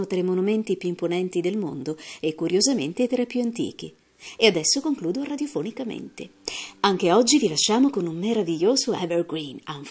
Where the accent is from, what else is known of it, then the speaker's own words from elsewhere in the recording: Sicily, Italy; E adesso un breve omaggio alla mia terra. Sicilianne, Sicilia maestosa